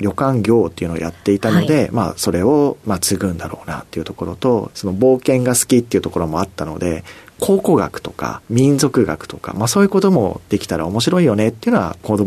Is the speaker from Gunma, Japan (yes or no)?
yes; Ikaho, Gunma, Japan; 出身は群馬県の伊香保町というところになります。